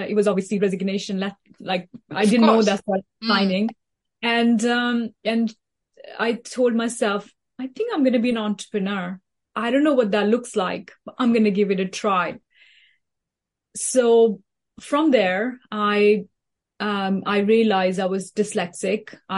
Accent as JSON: {"language": "English", "country": "India", "moved": "yes", "said": "I moved from India 20 plus years ago, and I found myself working in the corporate world"}